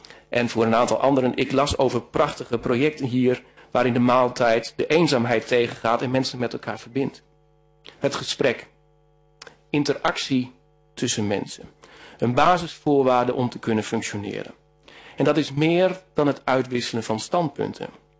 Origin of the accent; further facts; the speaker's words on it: Groningen, Netherlands; ik ben opgegroeid op het Groninger platteland. Op de grens van klei, veen en zand.